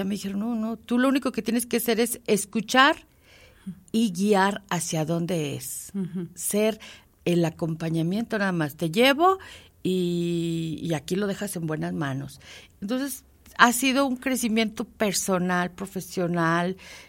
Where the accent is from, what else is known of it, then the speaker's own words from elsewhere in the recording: Aguascalientes, Mexico; born there; Sí, yo nací en Aguascalientes en el 66 y ahorita tengo nada más a mis dos hijos y pues son con los que vivo y tengo siete hermanos más.